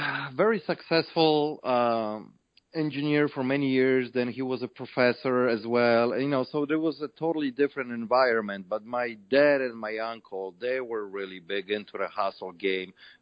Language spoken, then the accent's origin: English; Poland; English is a second language; now in United States; I'm originally from Poland, you know, so I came from the Eastern Bloc. So this was like, wow, you know, America, you know, the land of dreams.